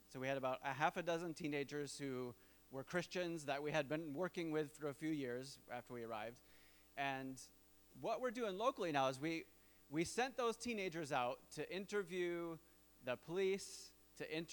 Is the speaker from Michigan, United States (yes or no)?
yes; Hudsonville, Michigan, United States; now in England; I grew up in Hudsonville, so we get to be with Grandma and Grandpa this week when we're back as well.